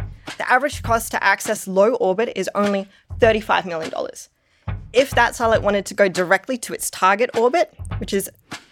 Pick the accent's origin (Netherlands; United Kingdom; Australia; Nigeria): Australia; now in Denver, United States; I'm Australian living in Denver